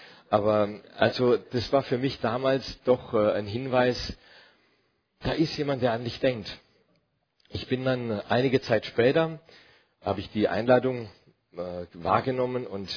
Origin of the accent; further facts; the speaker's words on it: Durlach, Baden-Württemberg, Germany; moved away as an adult; also born or lived in Karlsruhe; now in France; Ich bin in Karlsruhe geboren, in Durlach aufgewachsen und gehe nächstes Jahr normalerweise in Rente. Bin jetzt seit 33 Jahren in Frankreich mit meiner Frau.